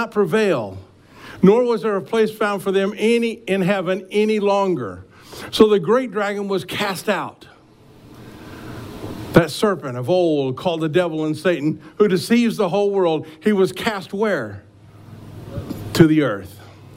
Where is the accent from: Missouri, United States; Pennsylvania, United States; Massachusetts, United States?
Missouri, United States; Now, I can tell you, I grew up in Missouri, and we had, my grandmother, even though we had about 80 acres that we worked with and we grew things on